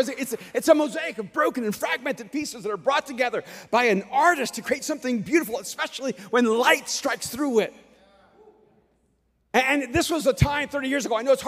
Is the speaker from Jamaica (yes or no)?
no; El Salvador; I'm from El Salvador. I was about to go on a TV show for Telemundo. But because I don't speak Spanish with an accent, they didn't think I could speak Spanish.